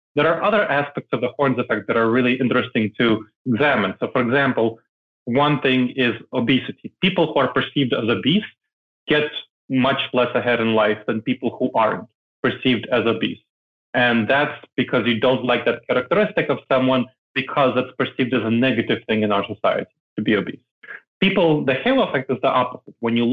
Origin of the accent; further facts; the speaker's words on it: New York City, New York, United States; English is a second language; And when I came to the United States. I grew up in New York City. So that was a cultural melting pot.